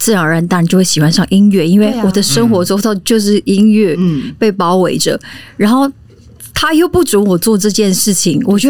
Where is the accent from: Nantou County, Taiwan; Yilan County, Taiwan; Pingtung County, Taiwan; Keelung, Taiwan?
Nantou County, Taiwan; 而且因为我们是南投人，